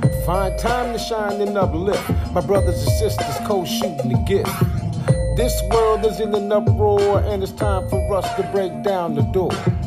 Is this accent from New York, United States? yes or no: yes; Rochester, New York, United States; I love my hometown, and I'm honored to say that I grew up in Rochester, New York.